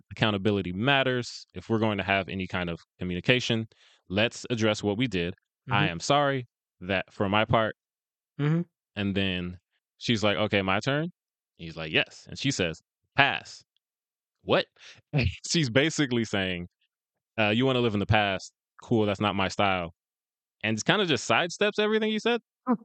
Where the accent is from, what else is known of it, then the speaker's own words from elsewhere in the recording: Pasadena, California, United States; It takes place in Pasadena. I am from Pasadena. I love Pasadena.